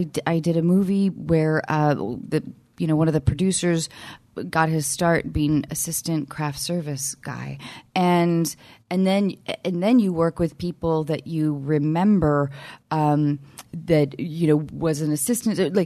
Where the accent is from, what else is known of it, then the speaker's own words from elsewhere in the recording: Seattle, Washington, United States; So I grew up doing theater in Seattle, and my parents were never stage parents, but they did sacrifice a lot in our family for.